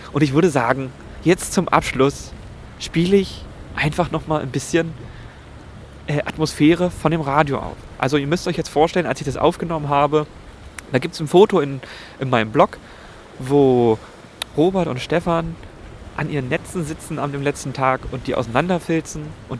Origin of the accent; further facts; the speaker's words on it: Brandenburg, Germany; da sind wir Brandenburger, was weiß ich, oder Mitteldeutsche